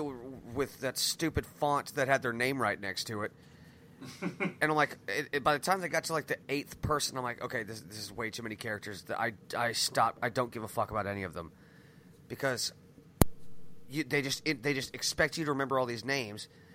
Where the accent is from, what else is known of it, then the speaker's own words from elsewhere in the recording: United Kingdom; because we're British.